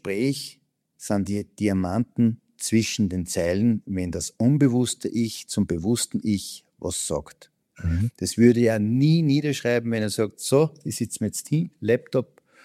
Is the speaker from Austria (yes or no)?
yes; Upper Austria, Austria; Du als Tiroler, ich als Oberösterreicher, wir wissen, dass zum Beispiel Menschen aus Hamburg mit unserem Dialekt echt ein bisschen eine Challenge haben.